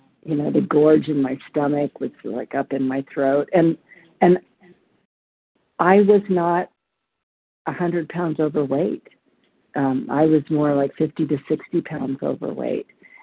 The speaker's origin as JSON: {"language": "English", "region": "Nevada", "country": "United States", "said": "I'm from Nevada, and I am gratefully recovered for today, but not cured."}